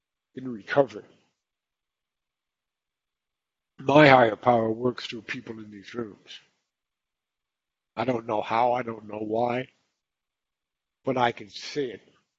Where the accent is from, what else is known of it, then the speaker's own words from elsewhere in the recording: Florida, United States; I'm from Florida. I live in Florida today. I live in the same town that I was born in.